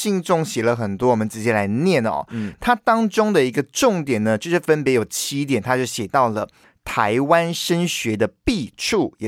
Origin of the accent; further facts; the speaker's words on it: Perak, Malaysia; 在柔佛吉隆坡雪兰莪、霹雳州我的家乡